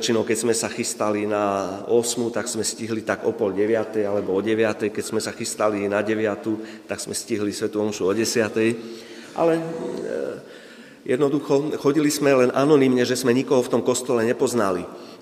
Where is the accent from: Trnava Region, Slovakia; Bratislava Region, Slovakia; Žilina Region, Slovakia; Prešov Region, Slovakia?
Bratislava Region, Slovakia; Bratislava; Ja pochádzam z katolíckej rodiny, mám 5 súrodencov, pochádzam z Bratislavy, moji rodičia, otec je z východu, od Bardejova, mama je zo stredného Slovenska